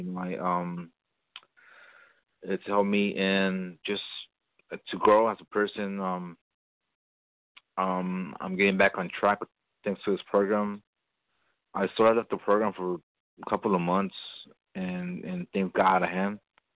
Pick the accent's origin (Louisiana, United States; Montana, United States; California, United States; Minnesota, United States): California, United States; Yeah, my last name is with an A, and I'm from California.